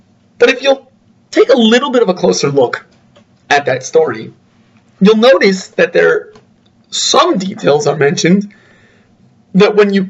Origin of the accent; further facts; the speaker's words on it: Potomac, Maryland, United States; now in Ramat Beit Shemesh, Israel; Originally, I'm from Potomac, Maryland, an alumnus of the Yeshiva of Greater Washington, Taras Moshe, the Mir.